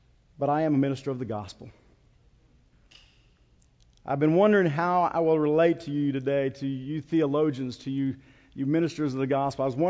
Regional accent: Tucumcari, New Mexico, United States; when I was a kid growing up in Tucumcari.

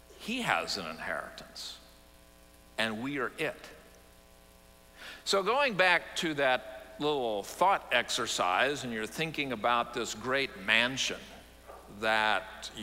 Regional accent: San Antonio, Texas, United States; When I was growing up in San Antonio, I developed an interest in collecting stones and rocks as a kid.

